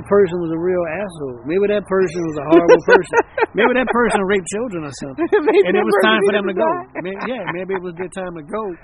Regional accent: Covington, Louisiana, United States; born there; also born or lived in Abita Springs; And I was born in Covington, and they had some dudes from Abita, and that's why I lived in Abita.

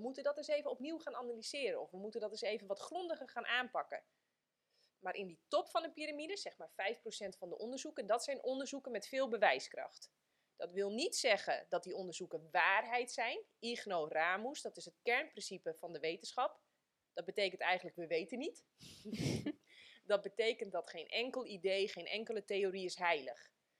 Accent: Friesland, Netherlands; born there; Ik ben geboren in Friesland.

